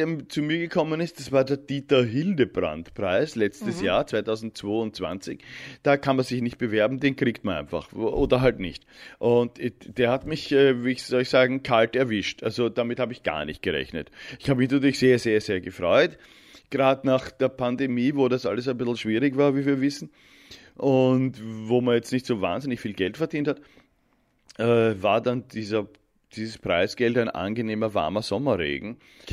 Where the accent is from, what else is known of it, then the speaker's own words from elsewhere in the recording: Vienna, Austria; now in Germany; und ich komme halt aus Wien.